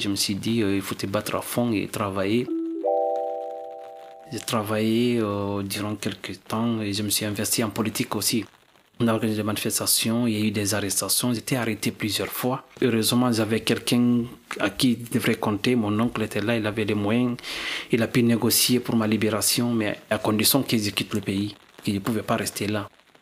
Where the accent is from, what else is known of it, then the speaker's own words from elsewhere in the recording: Guinea; now in France; Je suis de la Guinée-Conakry.